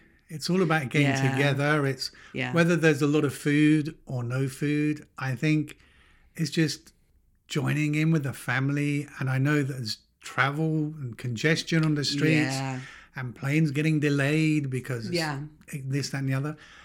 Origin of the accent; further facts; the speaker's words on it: United Kingdom; And being a Brit